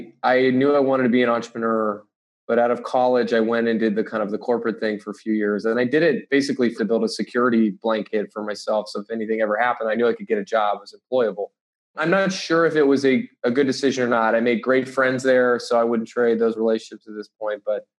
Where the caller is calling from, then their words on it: Redwood City, California, United States; I am on the West Coast, Redwood City, California, sort of right in between Palo Alto and San Francisco.